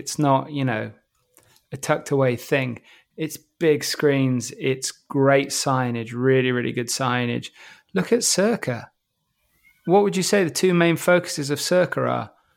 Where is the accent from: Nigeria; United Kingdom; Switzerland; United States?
United Kingdom; England; accent: English; As soon as people heard my accent, they would come over to me, total strangers, and say, do you think Leicester City can do it?